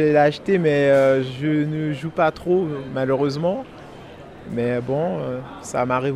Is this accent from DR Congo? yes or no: no; French Guiana, France; Non, c'est la première fois parce que je suis de Guyane à la base.